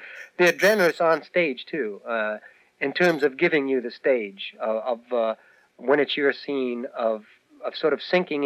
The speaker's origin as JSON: {"language": "English", "town": "Hollywood", "region": "California", "country": "United States", "tie": "born there", "said": "No, I was actually born in Hollywood Hospital. And I didn't know much of Hollywood, though, because when I was 9 months old, the Depression came and closed the studios"}